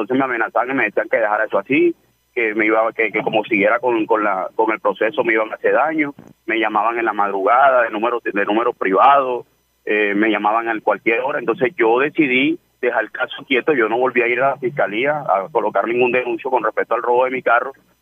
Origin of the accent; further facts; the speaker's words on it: Barranquilla, Atlántico, Colombia; now in Valledupar, Colombia; yo soy de allá de Barranquilla, Jorge. Yo realmente vine acá a Valledupar aprovechando la oportunidad que me había brindado la Organización Radial Olímpica de venirme a trabajar acá